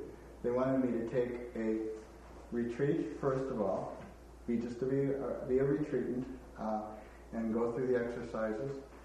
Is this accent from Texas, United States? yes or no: no; Wisconsin, United States; I come from the Midwest, Wisconsin.